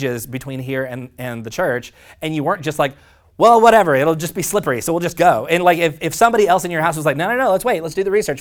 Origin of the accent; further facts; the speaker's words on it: Oklahoma, United States; My dad, and again, small town in Oklahoma, so there were a lot of like narrow roads. I grew up near Route 66